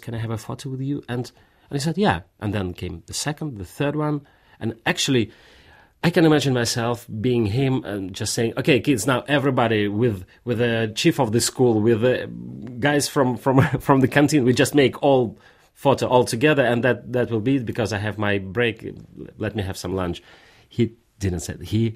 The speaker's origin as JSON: {"language": "English", "country": "Russia", "accent": "Russian", "second_language": "English", "said": "No, it is impossible to emphasize my Russian accent because it's already at its top."}